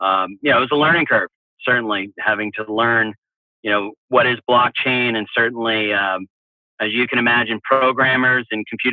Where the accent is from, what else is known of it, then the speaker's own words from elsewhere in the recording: New York, United States; I'm originally from New York.